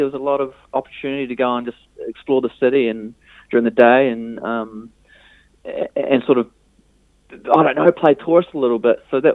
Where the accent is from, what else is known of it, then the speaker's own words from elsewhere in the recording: New Zealand; they're drawn to the fact that we're from New Zealand.